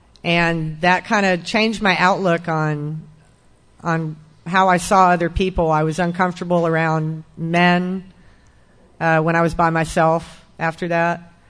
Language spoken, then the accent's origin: English; Austin, Texas, United States; I was born in Austin, Texas in 1974. I was raised in South Austin with some hippie parents.